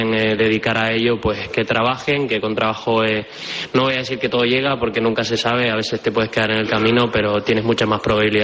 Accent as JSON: {"language": "Spanish", "region": "Canary Islands", "country": "Spain", "said": "La verdad que es un estadio que me gusta, porque es el de mi casa, el de mi tierra"}